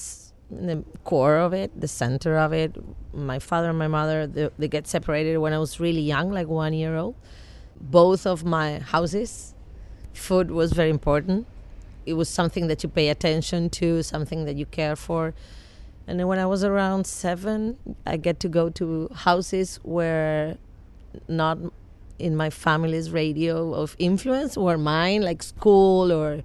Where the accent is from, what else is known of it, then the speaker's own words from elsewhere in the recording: Argentina; I'm from Argentina. I cook.